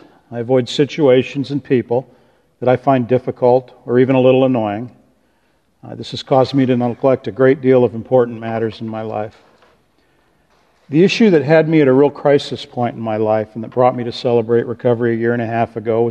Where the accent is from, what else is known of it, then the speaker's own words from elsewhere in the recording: Florida, United States; born there; I was born in Florida and my dad was an astronaut.